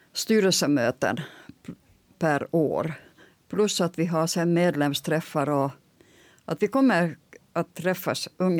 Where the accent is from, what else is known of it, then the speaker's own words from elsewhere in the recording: Espoo, Uusimaa, Finland; now in Sweden; Jag kommer från Finland, från svenskspråkiga trakten som heter Esbo. På den tiden jag var barn så då var det svenskspråkigt, men nu är det finskt. Jag har ju varit tvungen att lära mig finska